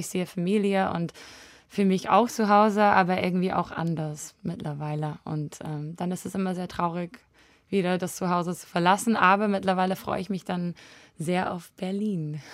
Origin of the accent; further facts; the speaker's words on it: New Zealand; German is a second language; Aber ich bin auch aus Neuseeland und wir sind viel höflicher als die Wiener.